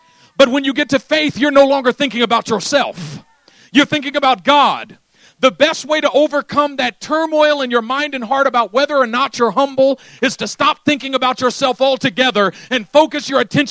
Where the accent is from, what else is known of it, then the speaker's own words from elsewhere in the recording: Oakland, California, United States; Now, I'm from East Oakland.